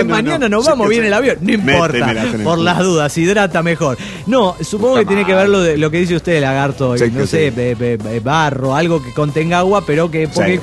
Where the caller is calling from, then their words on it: Japan; de Naoka, Japón.